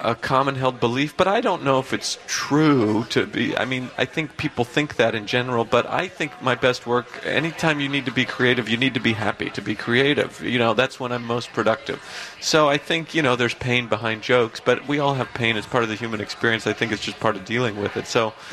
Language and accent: English; Idaho, United States; now in New York, United States; I'm from Idaho originally, yes, but I live in New York now for the last 10 years.